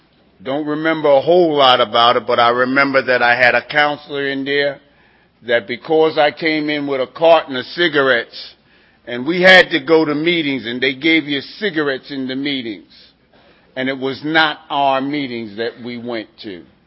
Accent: New York, United States; I was born and reared in New York

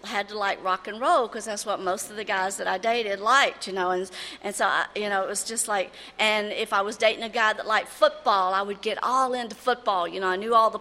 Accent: Tennessee, United States; I'm from Tennessee. When I was growing up, this is what came to mind. I grew up in a very large family.

